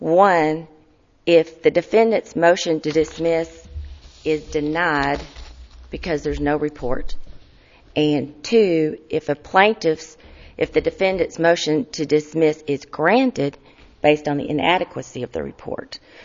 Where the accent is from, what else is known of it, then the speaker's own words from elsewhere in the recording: Mexia, Texas, United States; I'm an attorney from Mejia, Texas